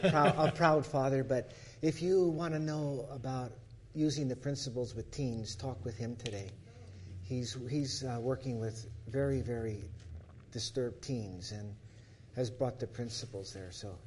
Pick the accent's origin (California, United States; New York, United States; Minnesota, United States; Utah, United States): California, United States; San Francisco; So, you know, we're from San Francisco.